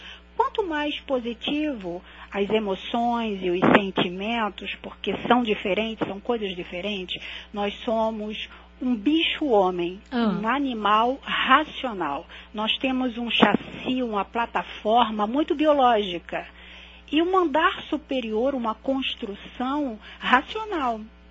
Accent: Florianópolis, Santa Catarina, Brazil; now in Rio de Janeiro, Brazil; Eu sou de Florianópolis.

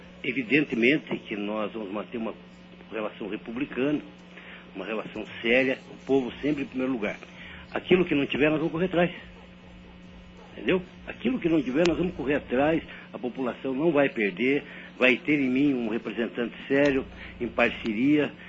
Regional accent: União da Vitória, Paraná, Brazil; born there; a minha região, a minha cidade onde eu nasci, União da Vitória.

